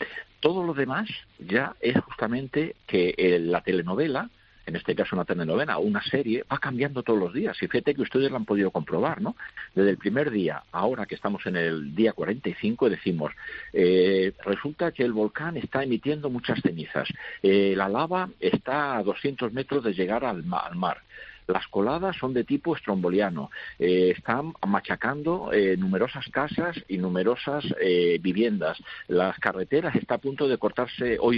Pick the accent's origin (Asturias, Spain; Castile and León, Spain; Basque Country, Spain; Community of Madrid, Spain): Castile and León, Spain; Salamanca; now in Canary Islands, Spain; yo soy de Salamanca, ¿no? Y llevo aquí 40 años en Canarias, es decir, soy un canario de adopción